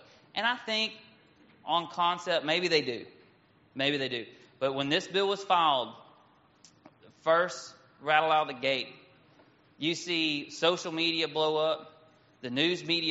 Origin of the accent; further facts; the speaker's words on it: Texas, United States; You know, I'm from East Texas, so it just looks like that, well, man, somebody needs to work on their pastures a little bit.